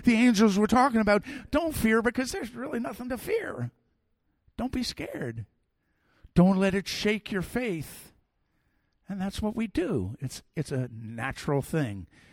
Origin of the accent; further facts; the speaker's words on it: United States; I'm an American. We're a rock band.